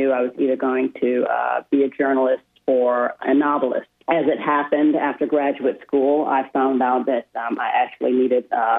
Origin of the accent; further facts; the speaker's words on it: Michigan, United States; I spent all of my childhood and growing up in Western Michigan. Went to WMU. I'm a proud Bronco.